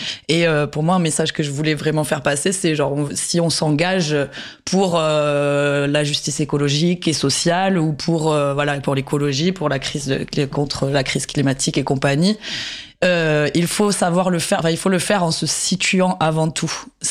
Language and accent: French; Tarbes, Occitanie, France; J'ai grandi à Tarbes, une petite ville dans le sud-ouest.